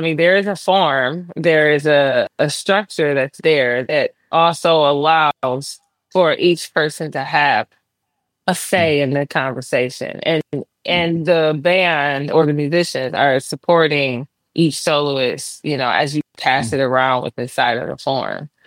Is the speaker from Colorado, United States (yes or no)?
no; Flint, Michigan, United States; And also growing up in Flint, Michigan, and again, my father not only just being a tap dancer, but also an educator and being involved in the community.